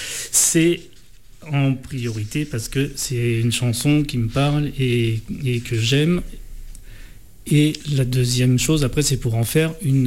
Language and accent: French; Grenoble, Auvergne-Rhône-Alpes, France; born there; Et moi, je suis né à Grenoble.